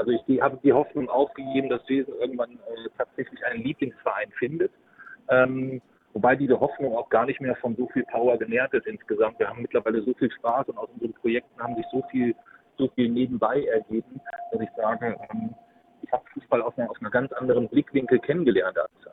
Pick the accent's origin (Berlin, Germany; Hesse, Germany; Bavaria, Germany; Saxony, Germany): Hesse, Germany; Wir kommen aus Nordhessen